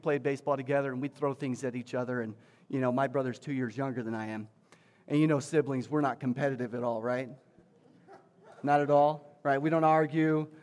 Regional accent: Texas, United States; I'm from Texas, and I don't really do cold weather all that well, right?

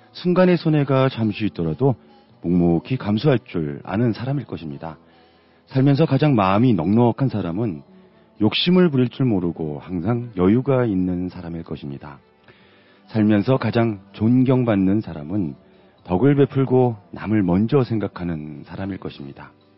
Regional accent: Los Angeles, California, United States; 제 고향 사랑하는 LA 교민 여러분들

